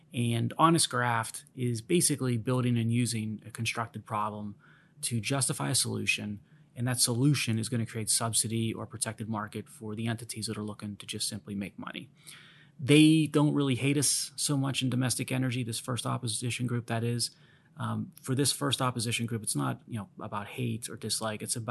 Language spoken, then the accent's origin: English; Pennsylvania, United States; Pennsylvania, my home state, no different there.